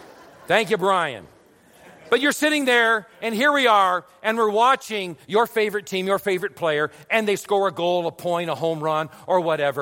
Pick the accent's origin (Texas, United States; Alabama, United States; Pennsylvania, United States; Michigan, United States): Michigan, United States; Detroit; Anyway, I'm from Detroit.